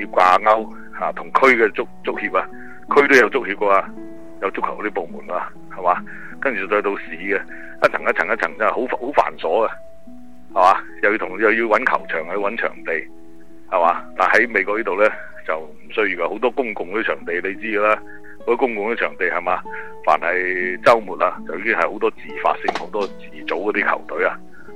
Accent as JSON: {"language": "Cantonese", "country": "China", "lives_now": "United States", "said": "即系我哋系中国人，中国人嘅文化咧，同美国人咧、西方人咧有啲唔同"}